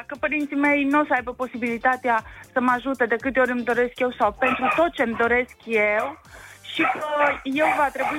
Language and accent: Romanian; Sibiu, Sibiu County, Romania; also born or lived in Oltenia; Eu m-am născut și am crescut la Sibiu, am copilărit în Oltenia foarte mult, am rădăcini puternici atât de la Sibiu cât și din Oltenia.